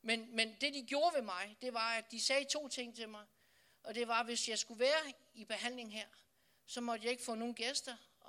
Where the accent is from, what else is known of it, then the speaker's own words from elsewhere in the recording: Odense, Region of Southern Denmark, Denmark; Og det liv ude i Vollsmose, hvor jeg voksede op